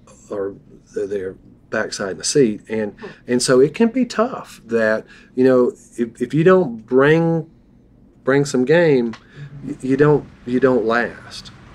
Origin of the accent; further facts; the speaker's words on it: Asheville, North Carolina, United States; So it's funny, growing up in Asheville, growing up in Appalachia, I mean, I definitely, you know, grew up in a household where we had country fried steak and we had pinto beans and cornbread and green beans and things like that.